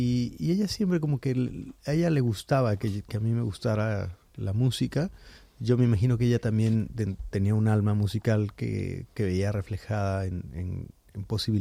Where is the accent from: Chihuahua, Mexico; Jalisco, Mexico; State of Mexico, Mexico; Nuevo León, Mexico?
Jalisco, Mexico; Guadalajara; precisamente en mi tierra, en Guadalajara